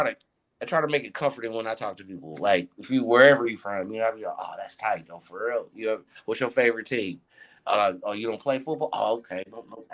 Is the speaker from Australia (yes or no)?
no; Oakland, California, United States; Who is that? Where are you from? Oh, you from Oakland. What? All eyes light up. You what? You really from Oakland?